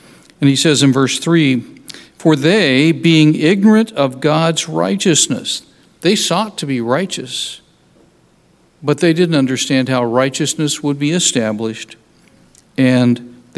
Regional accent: United States; But you know, as an American, I liked our country. I still like our country.

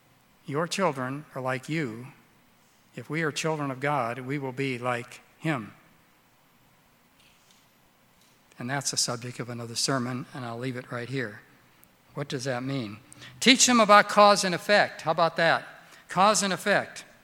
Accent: Illinois, United States; And I grew up in Illinois.

